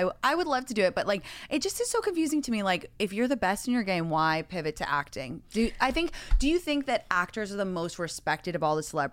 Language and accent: English; London, United Kingdom; No, because I grew up in England, so.